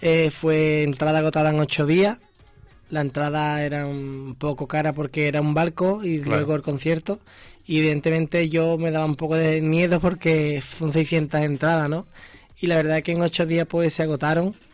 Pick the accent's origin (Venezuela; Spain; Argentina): Spain; San Fernando, Andalusia; now in Sanlúcar de Barrameda, Spain; Soy de San Fernando, vivo en Sanlúcar Barrameda, la verdad que una ciudad muy muy muy bonita, pero mi tierra San Fernando pues...